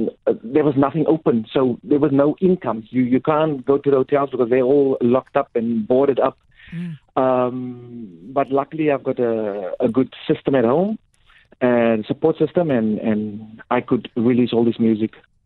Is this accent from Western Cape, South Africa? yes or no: yes; Worcester, Western Cape, South Africa; moved away as an adult; also born or lived in Ravensmead; now in Spain; Yes, I was born in Ravensmead and stayed there for 7 years. And then my mom got married again and we moved to Worcester. And that's where I grew up